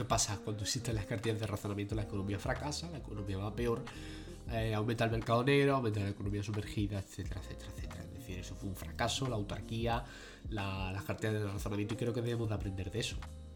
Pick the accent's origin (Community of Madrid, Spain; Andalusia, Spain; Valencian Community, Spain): Community of Madrid, Spain; Madrid; born there; en Madrid, en la ciudad donde yo nací y que desde aquí les saludo